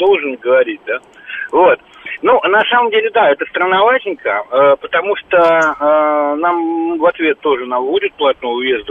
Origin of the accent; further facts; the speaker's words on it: Moscow, Russia; мы из Москвы